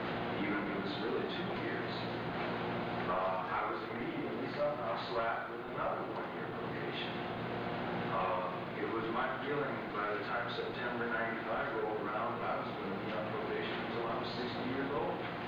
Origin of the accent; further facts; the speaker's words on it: United States; I thought I was just driving a Corvette because I'm an American and I don't want to drive a foreign car